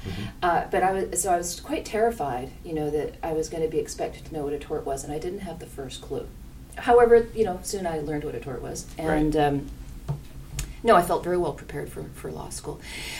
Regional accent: Armstrong, British Columbia, Canada; I grew up in Armstrong, which is a small town at the north end of the Okanagan Valley. I grew up in a ranch.

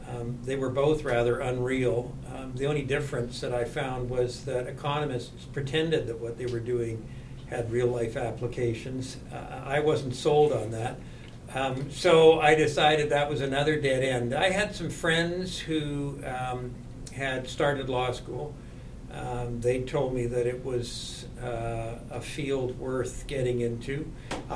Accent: West Vancouver, British Columbia, Canada; I grew up in West Vancouver, and most of my schooling was in West Vancouver. I graduated in 1965 from West Van Senior Secondary.

